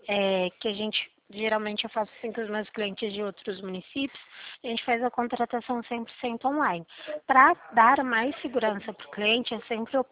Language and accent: Portuguese; Limeira, São Paulo, Brazil; Eu sou do município de Limeira, no estado de São Paulo.